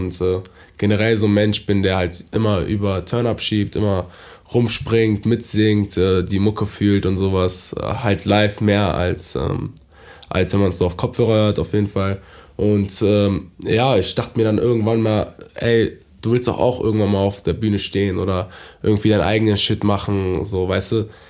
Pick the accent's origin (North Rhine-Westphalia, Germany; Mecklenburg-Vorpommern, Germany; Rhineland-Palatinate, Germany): North Rhine-Westphalia, Germany; Düsseldorf; also born or lived in Essen; Genau, ich komme aus Düsseldorf, bin in Essen geboren, aber lebe seitdem ich denken kann in Düsseldorf.